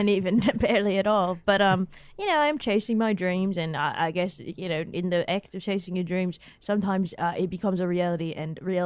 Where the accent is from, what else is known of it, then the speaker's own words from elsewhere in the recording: Perth, Western Australia, Australia; I'm from Perth. I grew up in Perth on the beach side.